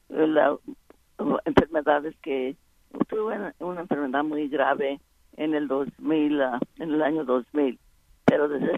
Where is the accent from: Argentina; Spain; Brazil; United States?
United States; Stockton, California; also born or lived in New Mexico; nací en Nuevo México, pero me crié en Stockton, California.